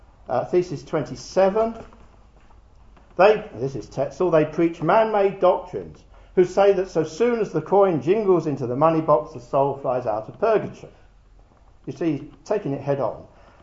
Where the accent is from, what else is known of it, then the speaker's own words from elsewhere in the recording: United Kingdom; We are not German Lutherans. We are British people living mostly probably from a Calvinistic persuasion